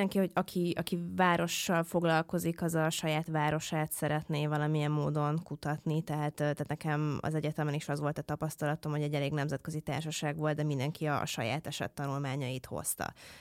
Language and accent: Hungarian; Budapest, Hungary; budapestiként